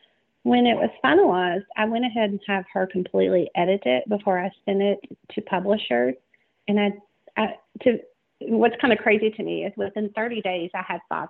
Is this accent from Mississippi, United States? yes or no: yes; Mississippi, United States; now in Tennessee, United States; So I am originally from Mississippi. I live in Tennessee now, so I've stayed pretty much to the south.